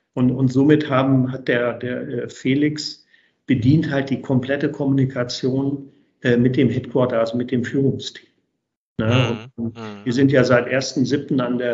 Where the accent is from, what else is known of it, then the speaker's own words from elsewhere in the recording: Langenhagen, Lower Saxony, Germany; Ich bin gebürtiger Langhagener